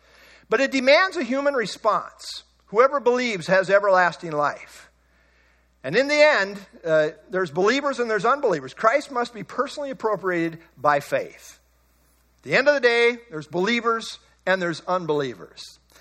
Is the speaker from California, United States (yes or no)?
no; Beemer, Nebraska, United States; And I grew up in the Beamer Mennonite Church, Beamer, Nebraska.